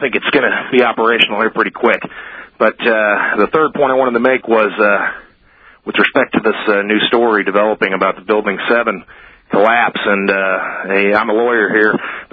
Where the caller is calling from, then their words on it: Kansas City, Missouri, United States; I'm calling from Kansas City.